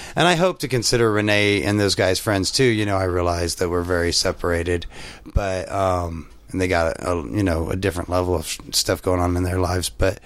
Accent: Kansas, United States; We're from Kansas. We took you literally, buddy.

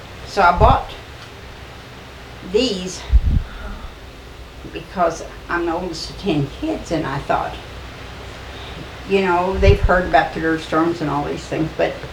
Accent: New Mexico, United States; born there; I was born in New Mexico, but my folks grew up here.

